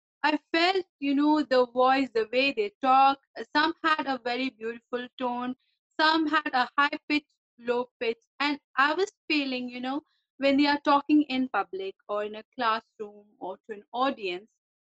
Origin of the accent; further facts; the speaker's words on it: India; now in Dubai, United Arab Emirates; I am from India, but currently I'm residing in UAE, Dubai.